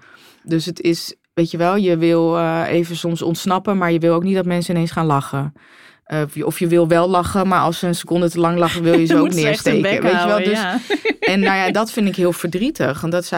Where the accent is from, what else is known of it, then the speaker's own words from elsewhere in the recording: Deventer, Overijssel, Netherlands; ik kom oorspronkelijk uit Deventer en Finne ook.